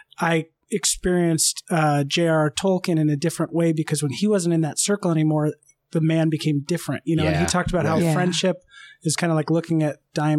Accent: Lakeville, Minnesota, United States; I grew up in Lakeville, Minnesota.

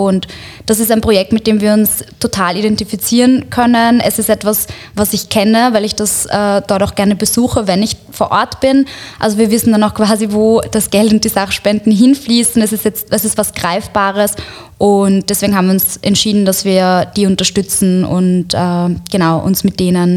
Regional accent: Morocco; ein Partnerprojekt eben aus meiner Heimatstadt in Marokko

